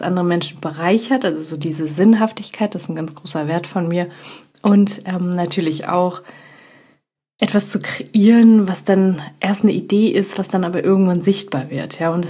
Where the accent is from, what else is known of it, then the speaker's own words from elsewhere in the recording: Düsseldorf, North Rhine-Westphalia, Germany; Ich komme aus Düsseldorf. Ich komme aus einem kleinen, ehrlich gesagt, einem kleinen Teil von Düsseldorf. Das ist schon fast, hat schon fast Dorfcharakter.